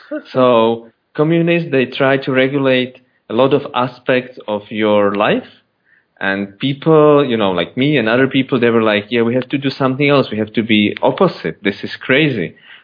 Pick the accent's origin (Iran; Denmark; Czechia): Czechia; English is a second language; I was growing up in Czechoslovakia under the communist rule